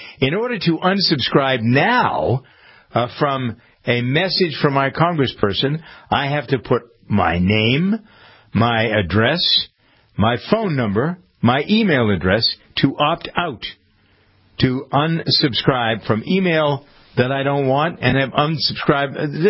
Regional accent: Massachusetts, United States; You can be sure I'll be rattling around in my hometown and my state. The 23rd of January is the primary in Massachusetts

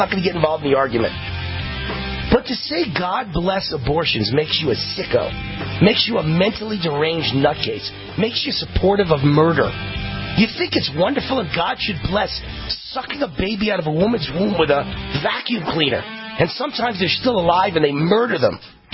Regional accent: Nevada, United States; they wouldn't have given them driver's licenses in states like California and even my home state of Nevada.

